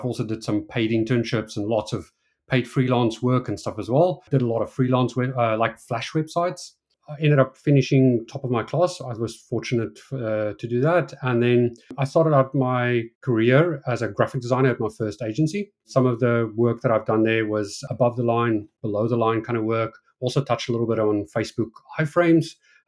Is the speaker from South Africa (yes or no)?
yes; South Africa; I'm originally from South Africa.